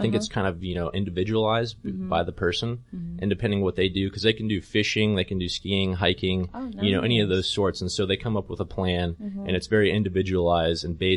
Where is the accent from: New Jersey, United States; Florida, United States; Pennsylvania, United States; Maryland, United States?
Florida, United States; Sarasota; But I come from Sarasota, Florida. I went to my undergraduate at Florida Atlantic University in Boca Raton.